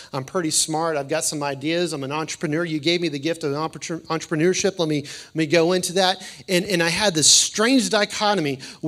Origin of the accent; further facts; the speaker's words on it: Texas, United States; I grew up over in Smithson Valley area, and we had this huge hill that was at least a quarter of a mile long down